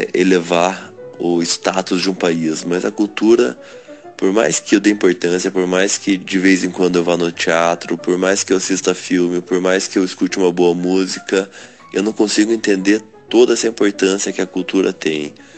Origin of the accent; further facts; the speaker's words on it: Curitiba, Paraná, Brazil; sou aqui de Curitiba, sou empresário.